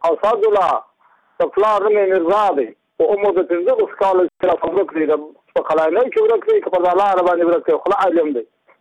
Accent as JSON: {"language": "Pashto", "region": "Badghis", "country": "Afghanistan", "said": "زه په خپل د بادغیس له ولایت یم، د مقر د ولسوالۍ یم."}